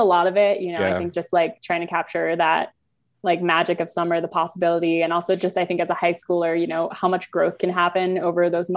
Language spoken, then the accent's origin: English; Pennsylvania, United States; And then also, you know, I grew up in Pennsylvania, so right.